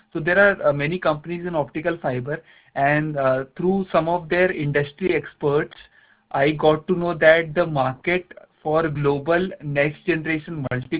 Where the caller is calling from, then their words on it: India; I'm calling from India.